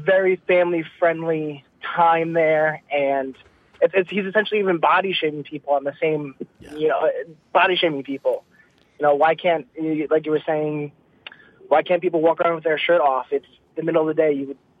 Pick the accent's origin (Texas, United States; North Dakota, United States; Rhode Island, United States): Rhode Island, United States; Providence; I'm from Providence, and I've been to Pride for going on 4 or 5 years now.